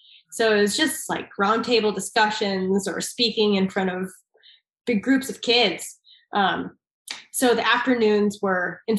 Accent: Glen Ellyn, Illinois, United States; I grew up in Glen Ellyn, Illinois, which is technically not Chicago, but I say it's Chicago.

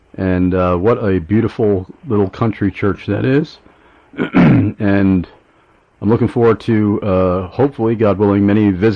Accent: New York, United States; or when I was a teenager anyway, in the 70s, growing up on Long Island.

